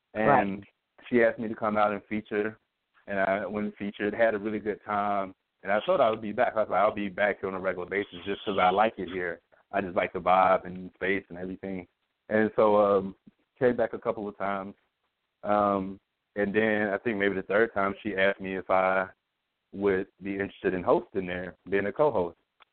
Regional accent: Pine Bluff, Arkansas, United States; Yeah, and so I'm from Pine Bluff, Arkansas, too, so I'm from a small town

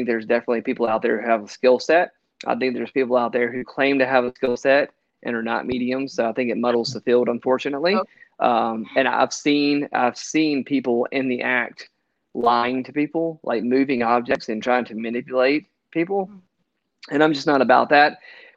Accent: Mississippi, United States; I'm from Mississippi, and my grandparents live in a small town in Mississippi called Brookhaven, Mississippi

